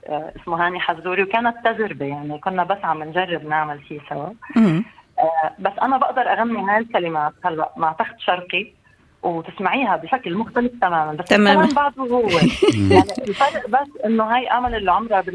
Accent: Palestine; وأنا كأمرأة فلسطينية عربية

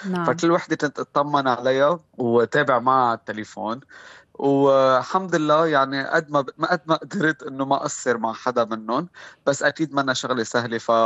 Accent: Lebanon; يعني لما طلعت لبرا وشفت قد إيه مثلا أنا كلبناني كان مهم إني أكون موجود

